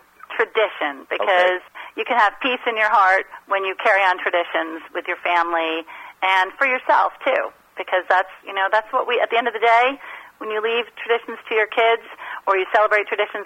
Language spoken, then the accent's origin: English; Saugerties, New York, United States; you know I'm from Saugerties, yes. New York, which is where the Woodstock anniversary...